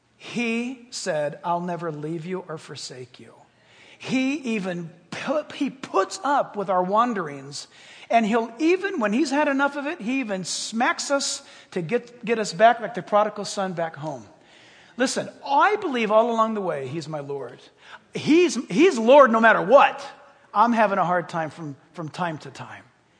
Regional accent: United States; Again, we are so American.

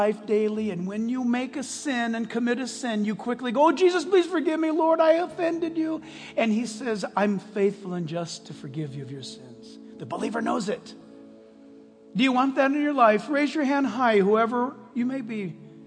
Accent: United States; born there; I was born in America.

